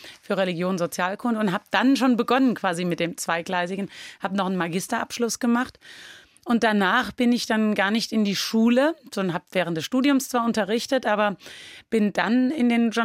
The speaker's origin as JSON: {"language": "German", "town": "Guldental", "region": "Rhineland-Palatinate", "country": "Germany", "said": "Wenn ich in Berlin bin und werde gefragt, wo kommen Sie denn her, sage ich Rheinland-Pfalz. Und wenn ich in Rheinland-Pfalz bin und werde gefragt, sage ich ja aus Guldenthal bei Bad Kreuznach."}